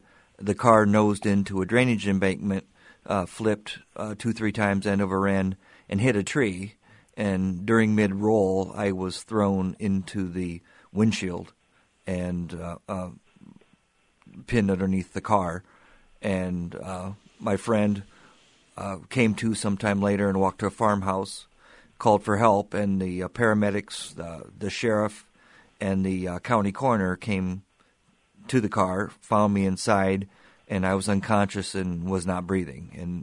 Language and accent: English; Fort Dodge, Iowa, United States; Well, I grew up in Fort Dodge